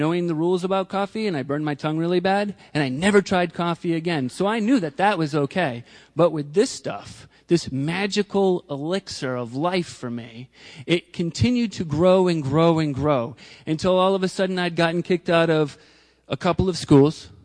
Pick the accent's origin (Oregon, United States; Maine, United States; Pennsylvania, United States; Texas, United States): Maine, United States; Bangor; I grew up in Bangor, Maine. That's B-A-N-G-O-R. And yeah, and we talk this way, a little bit funny from you Manhattaners, okay?